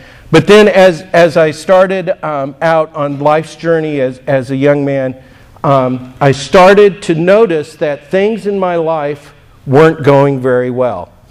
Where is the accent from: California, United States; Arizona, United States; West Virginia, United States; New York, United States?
California, United States; I'm from Southern California.